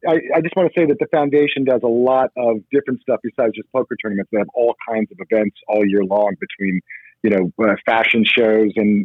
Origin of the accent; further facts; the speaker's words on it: New York City, New York, United States; moved away as an adult; Yeah, I was born in New York City. I went to school in the city, and then right after college, I moved out to LA.